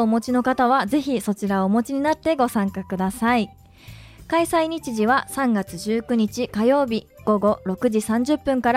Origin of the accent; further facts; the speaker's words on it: Kyoto, Japan; 私は京都出身で、京都の商店街とか行ったりするけど